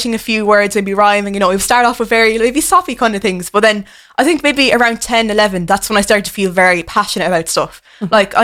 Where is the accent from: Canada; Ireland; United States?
Ireland; Munster; But, yeah, so … I'm from West Cork. I'm of mixed race heritage, mm-hmm. so Nigerian and Irish traveller.